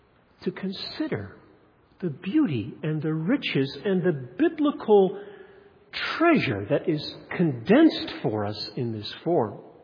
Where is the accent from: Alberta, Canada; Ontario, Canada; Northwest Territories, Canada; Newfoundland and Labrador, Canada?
Alberta, Canada; moved away; We come from Alberta. Windswept, and the only time you see a tree is next to a river where someone planted and watered it for years to get it going.